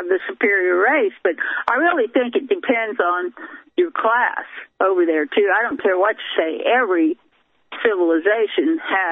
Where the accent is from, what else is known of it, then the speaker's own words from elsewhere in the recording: United States; Yeah, and we, growing up in America, we don't understand that.